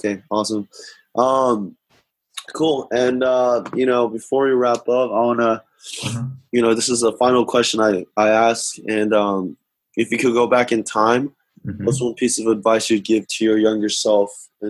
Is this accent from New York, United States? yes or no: no; California, United States; because we're both Asians, and I grew up in Orange County